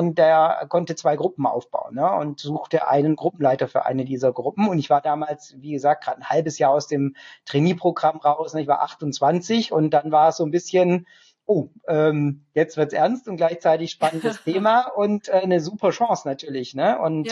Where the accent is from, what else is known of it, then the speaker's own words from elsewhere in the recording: Southern Germany, Germany; Aber mein Vater kam aus Vietnam, meine Mutter kommt vom Bodensee. Ich bin tatsächlich in Süddeutschland aufgewachsen, habe da auch meine ersten Arbeits- und Studienerfahrungen dann gemacht, bin da sicherlich auch ein bisschen geprägt worden.